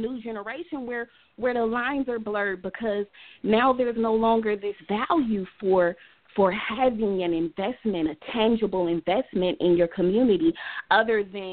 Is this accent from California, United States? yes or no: yes; Oakland, California, United States; I grew up in West Oakland, okay?